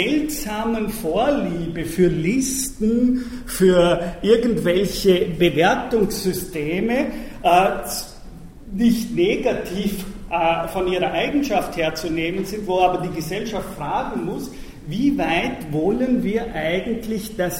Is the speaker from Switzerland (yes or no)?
no; Vorarlberg, Austria; ich komme aus Vorarlberg und weiß daher, was die Touristen in Vorarlberg in den Bergen machen